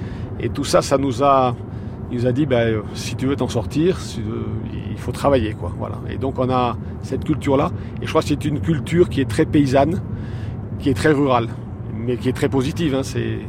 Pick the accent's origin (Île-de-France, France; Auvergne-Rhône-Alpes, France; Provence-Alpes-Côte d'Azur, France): Auvergne-Rhône-Alpes, France; Aurillac; J'étais d'Aurillac et je trouve que c'est une ville attachante.